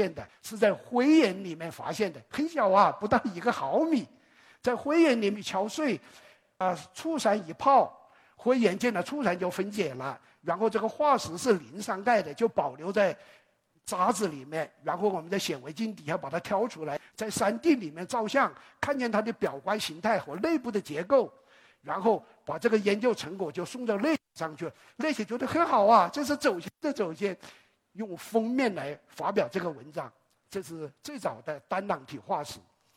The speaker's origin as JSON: {"language": "Chinese", "country": "China", "said": "我们中国人很爱脸是吧"}